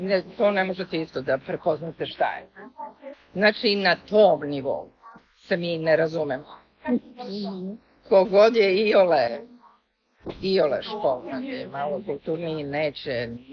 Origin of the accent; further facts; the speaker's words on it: Mostar, Federation of Bosnia and Herzegovina, Bosnia & Herzegovina; now in United States; Ja sam bila izbeglica iz Mostara, vraćajući se nazad kući.